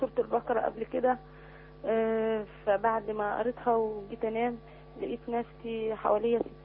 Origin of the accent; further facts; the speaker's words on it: Asyut, Asyut Governorate, Egypt; وانا من اسيوط